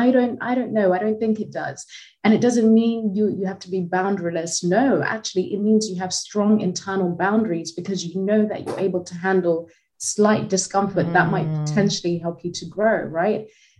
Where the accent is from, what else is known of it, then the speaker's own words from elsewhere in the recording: Zimbabwe; No, I was born and raised in Zimbabwe, where that label is non-existent.